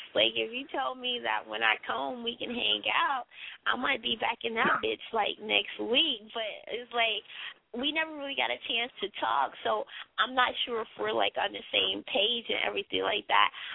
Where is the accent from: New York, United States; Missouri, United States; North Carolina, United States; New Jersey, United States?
North Carolina, United States; So I'm from North Carolina. So that's where I'm at right now.